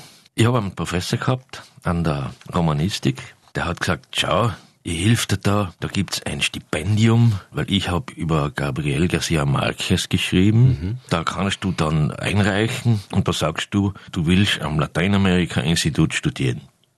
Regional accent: Vorarlberg, Austria; wo ich aufgewachsen bin, in der Nähe von Feldkirch, da fährt der Zug direkt vorbei, da bin ich schulgegangen und da bin ich aufgewachsen.

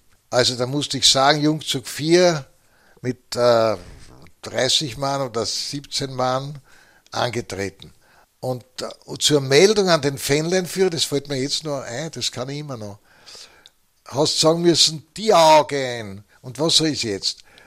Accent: Vienna, Austria; Wir sind in die innere Stadt marschiert, aus 5 Haus, also Schmelz. Das war meine Heimat.

